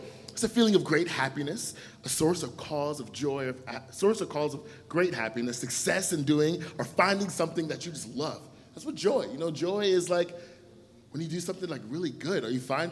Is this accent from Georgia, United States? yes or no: no; Columbus, Ohio, United States; I lived there during my junior and senior year of high school, which is why I say I'm from Columbus